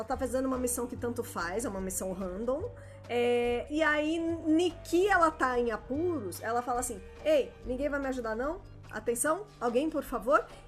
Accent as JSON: {"language": "Portuguese", "region": "São Paulo", "country": "Brazil", "said": "Ah, eu não posso, porque eu sou paulista."}